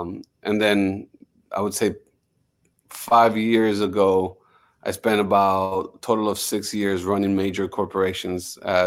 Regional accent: Miami, Florida, United States; I'm a kid that, even though I'm Colombian, I grew up in Miami.

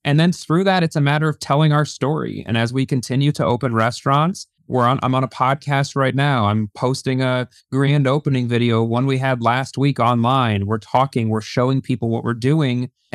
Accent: Iowa, United States; I'm born and raised in Iowa.

